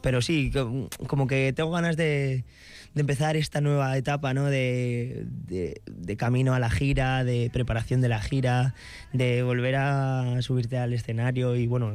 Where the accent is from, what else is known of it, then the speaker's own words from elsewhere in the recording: La Jonquera, Catalonia, Spain; mi pueblo es pequeñito